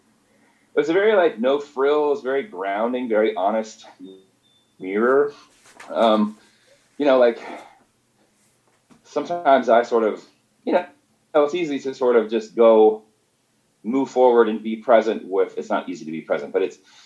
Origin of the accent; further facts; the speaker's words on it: Richmond, Virginia, United States; also born or lived in Seattle / San Francisco; I'm primarily from Virginia, and I'm actually here now. I've actually moved back here. And so Richmond, Virginia was always a place, like when I moved to Seattle, I would still come home and visit my mom.